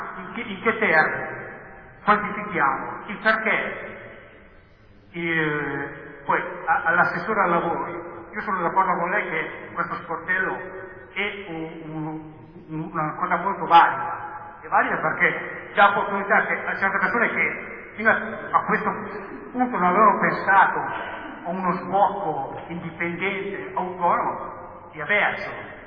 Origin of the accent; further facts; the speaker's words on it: Cerreto Castello, Piedmont, Italy; sono di Cerreto Castello.